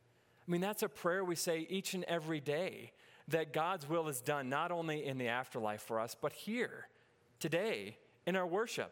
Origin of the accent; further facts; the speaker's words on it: North Dakota, United States; I grew up in North Dakota, and again, there's different kind of grass here.